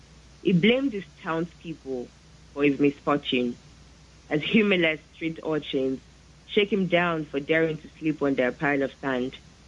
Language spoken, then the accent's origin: English; Lagos, Nigeria; I was raised in Lagos, and, you know, it was very important for me to document my experience and growing up in, you know, the great city of Lagos.